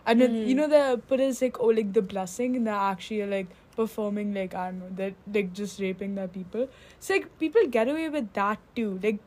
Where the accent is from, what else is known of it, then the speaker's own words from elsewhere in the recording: India; Like, obviously, like, the Indian fans, like, we are Indian too, and, like, you'd know, right?